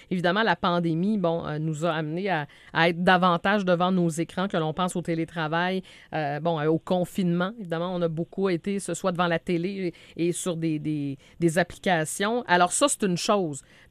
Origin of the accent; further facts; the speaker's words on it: Canada; Si on se ramène chez nous au Canada